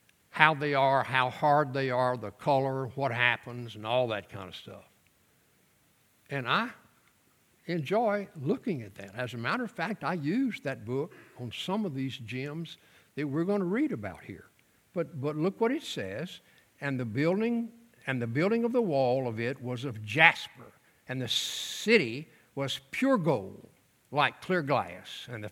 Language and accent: English; Osyka, Mississippi, United States; We're from Osaka, Mississippi, south of Macomb, Pike County.